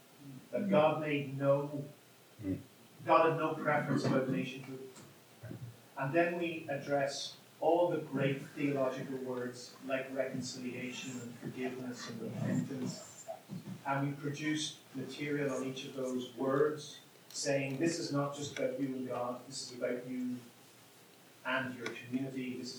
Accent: Northern Ireland, United Kingdom; I'm from Northern Ireland

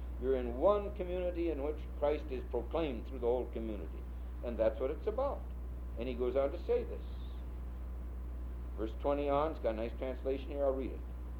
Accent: Brooklyn, New York, United States; I'm not. I came from Brooklyn. We feel pain in Brooklyn, you know.

